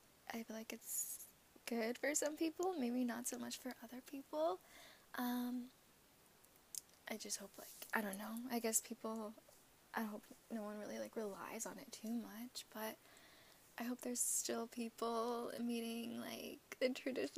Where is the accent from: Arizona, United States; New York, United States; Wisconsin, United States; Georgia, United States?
Arizona, United States; born there; I was born in Arizona.